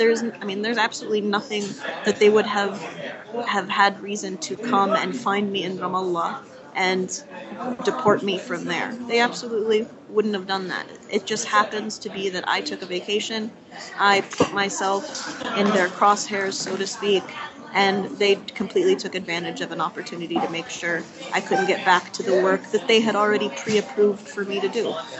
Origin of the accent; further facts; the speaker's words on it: United States; I have the right to these appeals and to hire this lawyer because I'm an American citizen.